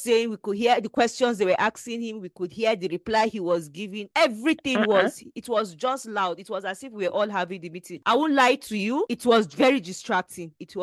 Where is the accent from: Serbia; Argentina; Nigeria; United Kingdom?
Nigeria; I'm a Nigerian, but I can't do that.